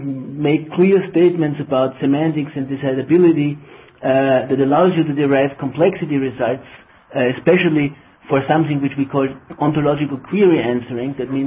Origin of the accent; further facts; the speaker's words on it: Vienna, Austria; English is a second language; now in Oxford, United Kingdom; I have been in Oxford for 8 years, but I come from Vienna originally and from TU Vienna, and that's why my English is not really an Oxford English